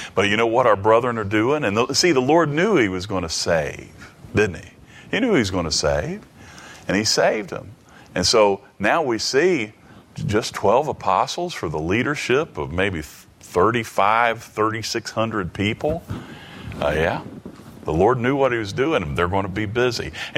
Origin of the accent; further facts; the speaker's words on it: England, United Kingdom; If we were Chinese, we'd use something else. If we were Japanese, we'd use something else. But we're English, and we use this KJV translation